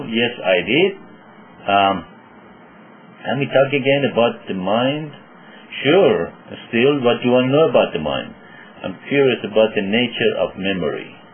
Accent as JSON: {"language": "English", "country": "Iran", "tie": "born there", "second_language": "English", "said": "You are pretty close where I was born. I was born in Iran, which is your neighbor."}